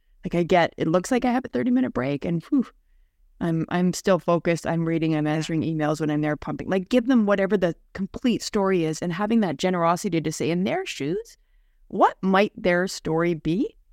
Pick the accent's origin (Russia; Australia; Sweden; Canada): Canada; now in United States; I I'm an immigrant, so I'm Canadian.